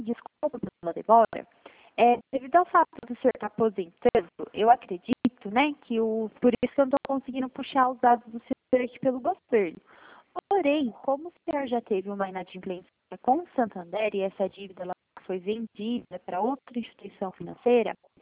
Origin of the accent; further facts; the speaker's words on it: Minas Gerais, Brazil; now in São Paulo, Brazil; Eu sou mineira, na verdade, mas eu moro aqui no estado de São Paulo agora.